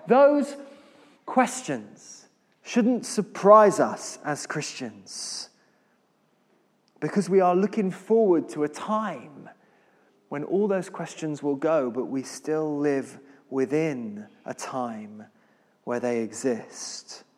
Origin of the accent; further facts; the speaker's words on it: United Kingdom; Fine, thank you, because we're British.